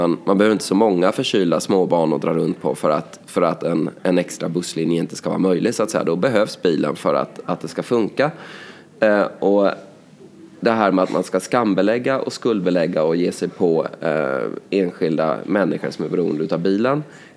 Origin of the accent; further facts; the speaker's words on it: Småland, Sweden; bruket i mina hemtrakter i Småland till exempel, kanske har lagt ner